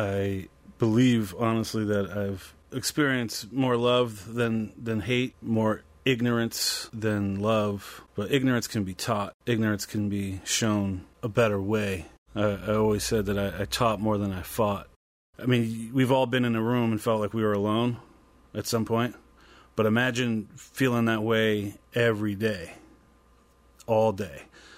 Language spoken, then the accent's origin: English; Vermont, United States; Growing up in Vermont as a black man, going on 40 years now